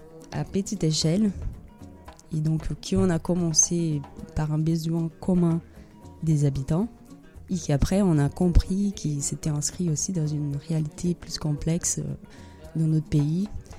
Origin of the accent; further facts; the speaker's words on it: Belo Horizonte, Minas Gerais, Brazil; French is a second language; Je viens de Belo Horizonte, c'est une ville au sud-est du Brésil, à 105 km de Rio vers le nord, juste pour situer. C'est pas une ville au bord de la mer, comme tout le monde rêve au Brésil, c'est dans les montagnes. Une ville minière, construite moderne dans le 19e siècle.